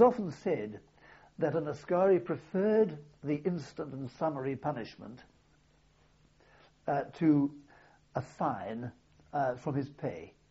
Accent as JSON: {"language": "English", "country": "United Kingdom", "said": "but whereas we would talk about being British and of Britain"}